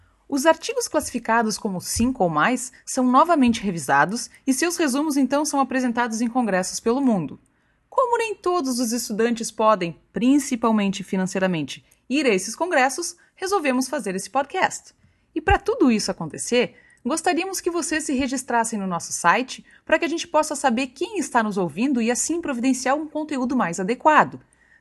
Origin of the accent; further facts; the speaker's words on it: Brazil; sou brasileira, moro em Porto Alegre